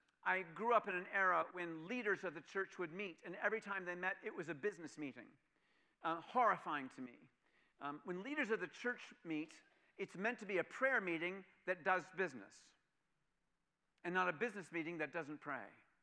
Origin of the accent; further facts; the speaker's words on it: Pittsburgh, Pennsylvania, United States; See, I grew up in Pittsburgh when I was a child, and so I got doused in Fred Rogers.